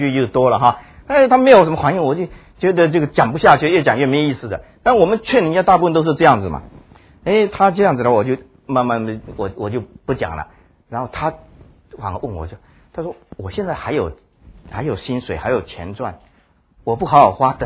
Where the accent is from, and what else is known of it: China